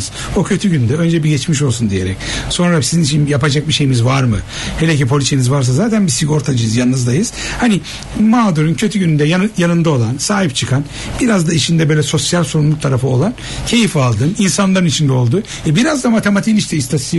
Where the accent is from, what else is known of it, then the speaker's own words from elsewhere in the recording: Fatih, Istanbul, Turkey; now in Göztepe, Turkey; ben İstanbul'da tam evimin karşısında meşhur bir Fatih Akşemseddin İlkokulu vardır. Çarşamba pazarının, kadınlar pazarının üstünde. Ben orada doğdum büyüdüm. 12 yaşına kadar da oradaydım. Hatta abim de yandaki 29 Mayıs ilkokulundaydı. Biz komple Fatihliyiz.